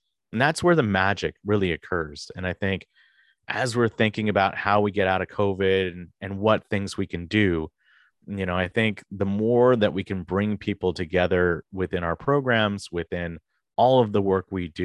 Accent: California, United States; Yeah, I grew up in the Bay Area

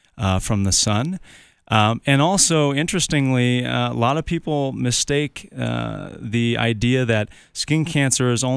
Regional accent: Pennsylvania, United States; You know, I'm from Western Pennsylvania, and, you know, there's plenty of skin cancer

